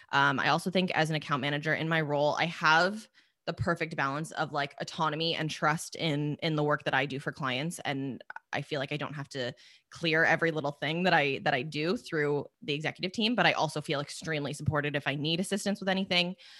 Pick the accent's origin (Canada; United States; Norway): Canada; They're both CBC, and we love that Canadian content as a Canadian.